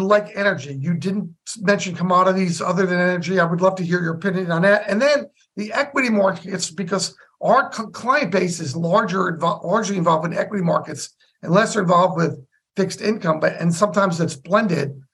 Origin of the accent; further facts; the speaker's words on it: New Jersey, United States; I'm from Jersey. But that's okay. It's still the land of White Castle and yummy food.